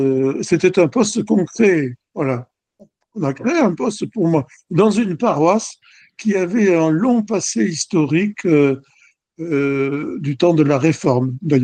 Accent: Cannes, Provence-Alpes-Côte d'Azur, France; Je suis né à Cannes. Et j'ai vécu à Cannes le temps de mes études primaires et secondaires. Et nous étions, mes parents et moi, membres, je suis fils unique, mes parents et moi étions membres de l'Église réformée de Cannes.

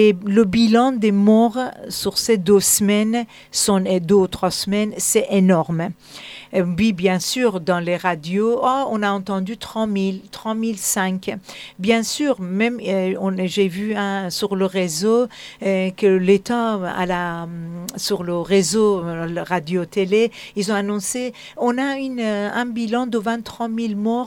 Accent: France; je suis une Française et j'adore la France.

